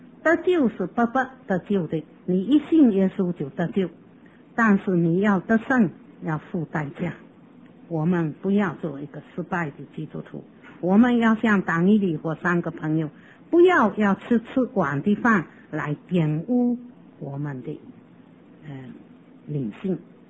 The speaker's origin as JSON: {"language": "Chinese", "country": "China", "said": "那么我就记得我是中国人，我要好好的荣耀我的国家，不要丢脸"}